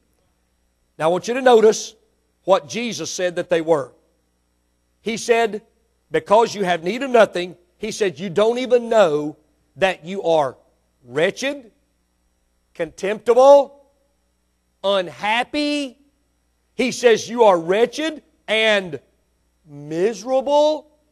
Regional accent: United States; I am an American, and we have lived and fared sumptuously for years and years and years.

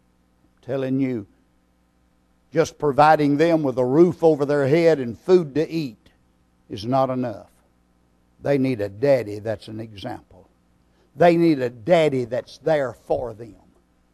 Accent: Texas, United States; I remember one time as a boy growing up in East Texas, there was a terrible drought.

